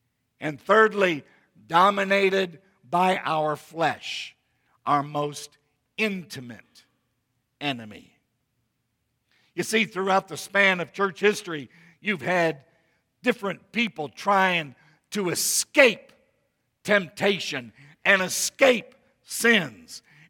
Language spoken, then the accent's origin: English; United States; not so much to us Americans.